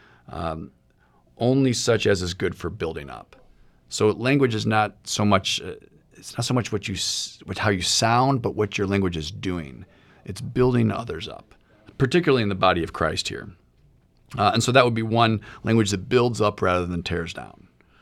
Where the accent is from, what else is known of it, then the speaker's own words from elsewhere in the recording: St. Louis, Missouri, United States; And I'm not from Texas. I grew up here in St. Louis, but my parents are Texan.